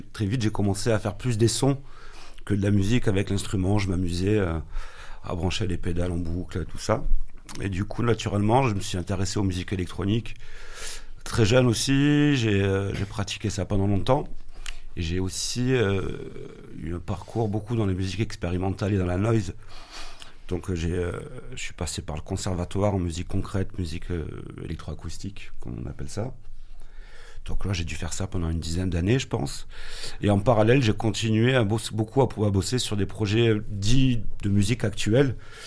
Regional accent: Marseille, Provence-Alpes-Côte d'Azur, France; je suis marseillais, précisément de la STAC.

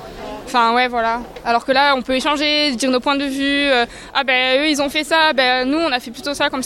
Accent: Provence-Alpes-Côte d'Azur, France; Alors moi, je suis du Vaucluse, mais récemment, je viens de Toulouse.

